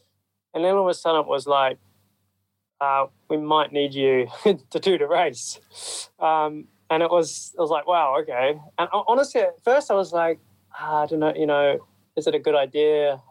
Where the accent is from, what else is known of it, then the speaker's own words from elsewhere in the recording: New Zealand; one of my best friends actually, Mitch Evans, you know, we grew up together in New Zealand.